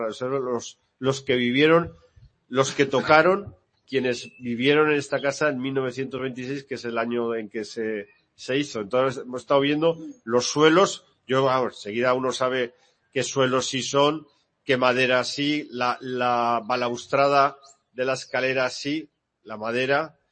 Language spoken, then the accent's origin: Spanish; Barbastro, Aragon, Spain; Mi pueblo se llama Barbastro, que es un pueblo del Alto Aragón, de la provincia de Huesca